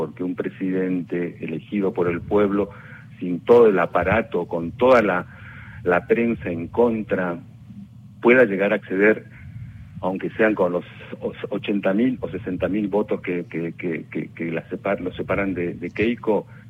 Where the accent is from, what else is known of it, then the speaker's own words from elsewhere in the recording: Peru; El Perú, yo cuando era niño en el Perú, antes y durante incluso de la Revolución Peruana